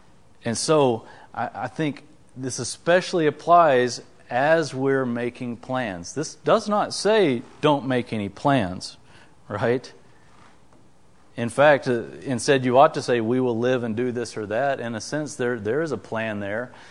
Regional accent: United States; We realize, I mean, just being an American, we're rich compared to the whole world.

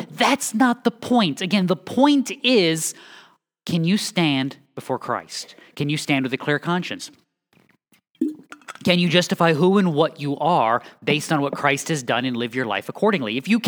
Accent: New England, United States; Yeah, we would never do that. I'm from New England. We do that all the time.

